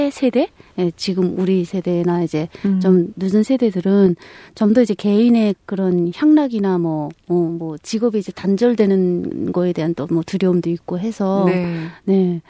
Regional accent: North Korea; now in South Korea; 제가 북한에서는 전혀 이런 말을 못 썼는데

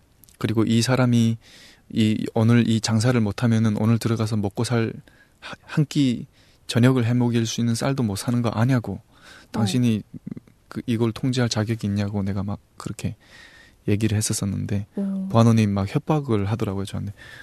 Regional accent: North Korea; moved away; 제가 탈북을 결심하고 탈북 브로커를 찾아서 이제 그 브로커와 함께 그 북쪽 그 무산에 가서 그쪽에서 탈북을 했거든요.

